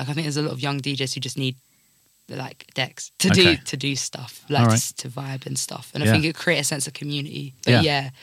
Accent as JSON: {"language": "English", "town": "Cambridge", "region": "East of England", "country": "United Kingdom", "said": "Even now people think I'm from Nottingham, I have to be like I'm from Cambridge."}